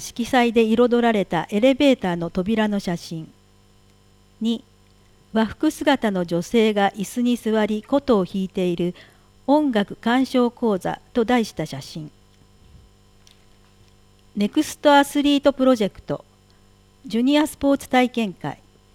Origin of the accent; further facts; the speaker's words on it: Brazil; Japanese is a second language; 私の母国ブラジルには各地域、北部、北東部、中西部、東南部と南部を象徴する木がありますが